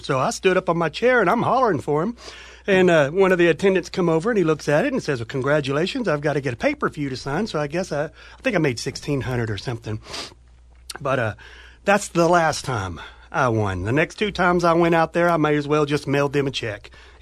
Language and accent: English; Bentonville, Arkansas, United States; born there; I was born in Bentonville, Arkansas, mm-hmm. and lived there just for a short time. My family's dairy farmers out there.